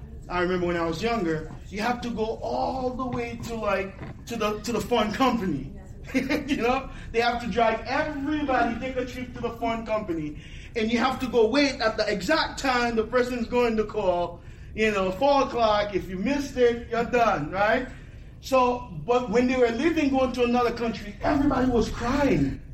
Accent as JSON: {"language": "English", "country": "Haiti", "tie": "born or raised there", "said": "I remember as a kid growing up in Haiti"}